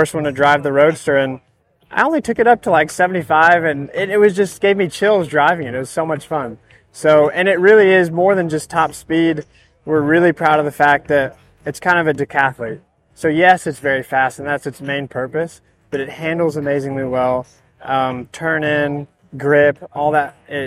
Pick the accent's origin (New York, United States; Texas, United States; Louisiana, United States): Texas, United States; And we're from Texas, and we love that.